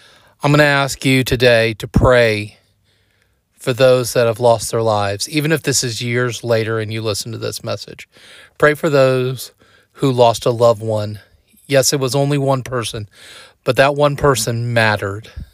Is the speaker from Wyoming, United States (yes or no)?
no; Kansas City, Missouri, United States; Those of you who know me know I am from Kansas City.